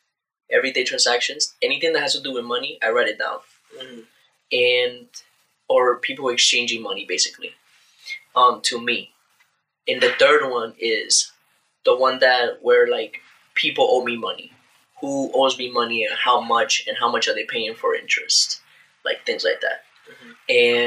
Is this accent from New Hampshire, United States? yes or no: no; Bronx, New York, United States; now in Utica, United States; Cornhill here in Utica is, like, the ghetto, basically. It's not really a ghetto because we're from the Bronx, so...